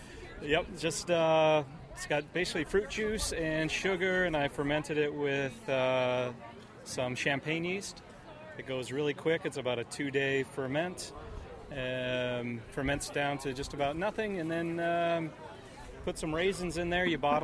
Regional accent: Swampscott, Massachusetts, United States; Swampscott, Massachusetts.

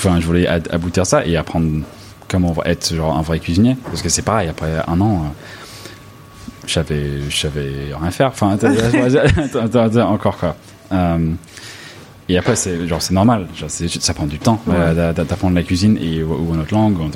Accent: Los Angeles, California, United States; moi, je viens de Los Angeles.

